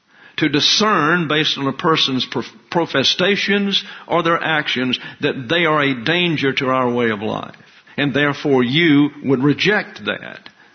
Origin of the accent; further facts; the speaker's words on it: the South, United States; I know this to be true because I'm from the South, where everyone goes to church.